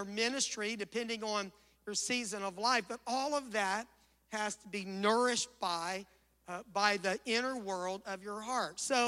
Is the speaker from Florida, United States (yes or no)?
yes; Florida, United States; And I was raised in South Florida, and I remember getting up one day, maybe going to school